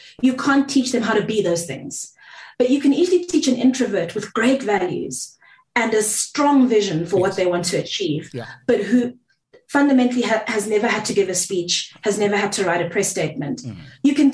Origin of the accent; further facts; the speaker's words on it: South Africa; first language Zulu; English is a second language; isiZulu is my mother tongue, but I'm not going to performatively speak it for you